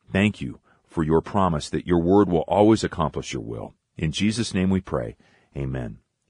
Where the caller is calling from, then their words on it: Jamaica; I am 65 years old and have been listening nearly all my life. I'm originally from Jamaica